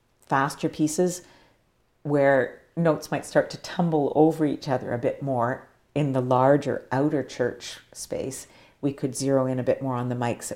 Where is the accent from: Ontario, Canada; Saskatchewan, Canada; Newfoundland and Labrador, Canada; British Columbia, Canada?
Ontario, Canada; Toronto; a sheltered little girl growing up in Toronto in the late 50s, early 60s